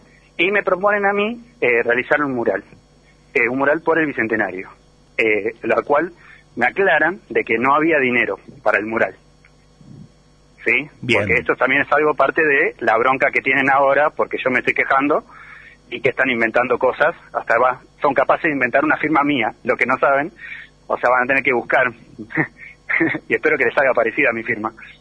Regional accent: Buenos Aires, Argentina; Yo soy originario de Buenos Aires. Uh-huh. Pero yo me vine acá hace 7 años.

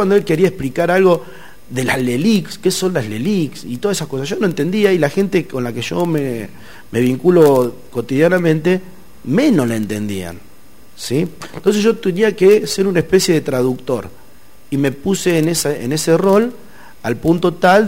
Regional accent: Laborde, Córdoba, Argentina; Y la pobreza es la misma en Santa Rosa que en mi pueblo natal La Borde, que en Santa Eufemia donde yo daba clase

